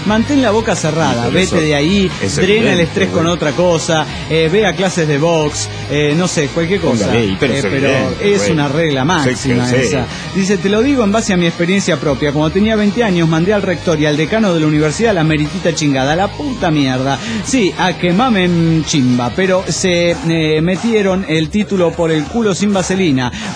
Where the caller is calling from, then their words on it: San Lorenzo, Santa Fe, Argentina; Santa Fe, Argentina.